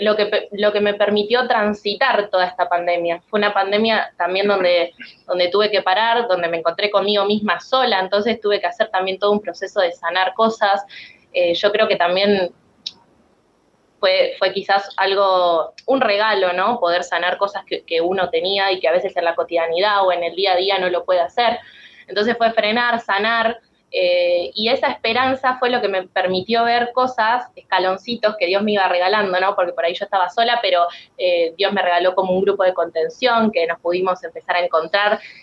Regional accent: Entre Ríos, Argentina; Yo soy de Entre Ríos, entonces mi familia estaba allá

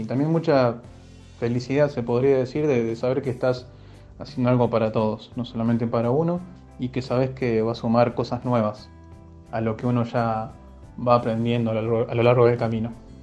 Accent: Monje, Santa Fe, Argentina; y junto a la comunidad, en este caso Monje, que es de donde yo soy.

